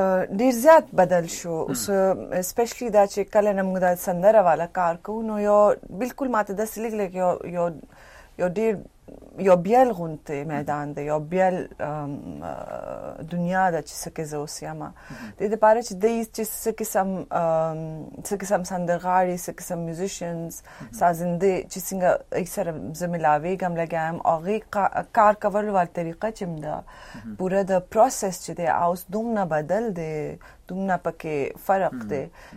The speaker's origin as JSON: {"language": "Pashto", "country": "Pakistan", "lives_now": "United States", "said": "نو خالی زه پکې د پاکستان یم"}